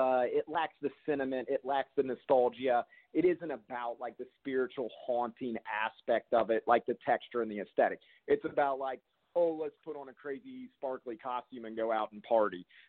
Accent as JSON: {"language": "English", "town": "Brookville", "region": "Ohio", "country": "United States", "tie": "born or raised there", "said": "because I grew up near Dayton, Ohio, in a little town called Brookville"}